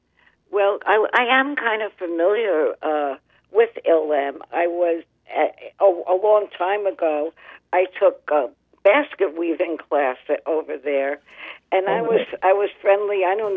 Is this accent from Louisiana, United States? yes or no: no; New York, United States; And I come from New York originally, and I was taught, you know, oh, well, Native Americans, they lived in teepees, right?